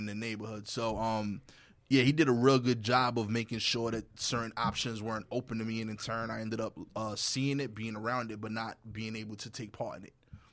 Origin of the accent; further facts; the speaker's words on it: New York, United States; One, when I grew up in Eastern New York, there were nice cars.